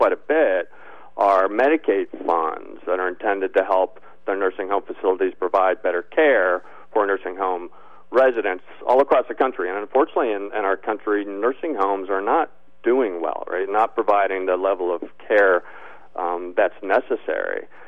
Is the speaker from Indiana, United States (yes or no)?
yes; Indiana, United States; Sure, and I'm from Indiana, so this was striking to me too to see what my home state was engaging in.